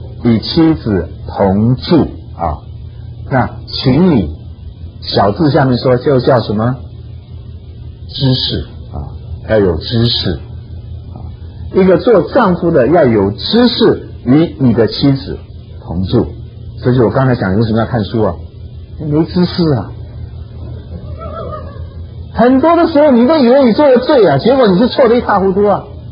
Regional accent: China; 我们中国人讲的那个古话啊，实在是很有道理啊。

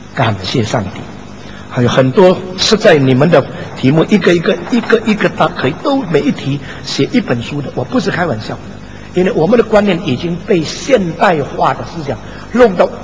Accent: China; now in Indonesia; 我是中国人住在印尼

